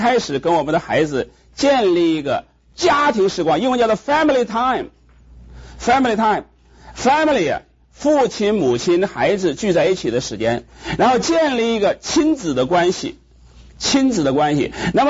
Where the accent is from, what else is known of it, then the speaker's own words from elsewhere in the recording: Henan, China; 我们是生在中国河南的农村，那个时候是非常的穷的